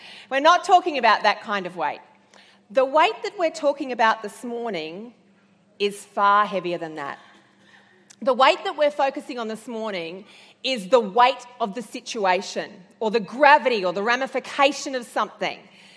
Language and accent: English; Sydney, New South Wales, Australia; Come from Sydney, and I'm a Queenslander at heart.